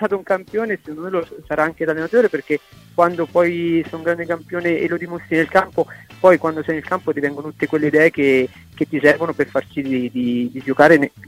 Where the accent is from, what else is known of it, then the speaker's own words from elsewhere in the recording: Carrara, Tuscany, Italy; perché comunque sono di Carrara e la gente ne parla soltanto che bene.